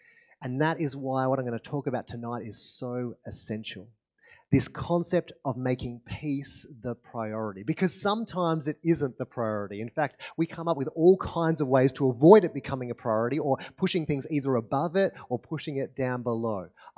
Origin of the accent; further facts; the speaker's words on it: Victoria, Australia; now in Alice Springs, Australia; I grew up in West Gippsland, which is in Victoria, and we lived on 3.25 acres